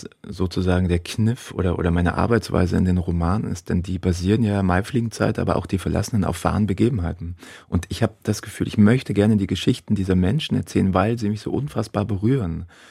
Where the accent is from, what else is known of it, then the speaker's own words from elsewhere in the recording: Halle, Saxony-Anhalt, Germany; ich bin ja in Halle Silberhöhe groß geworden, im Plattenbauviertel. Vielleicht vergleichbar mit Berlin-Marzahn oder Leipzig-Grünau.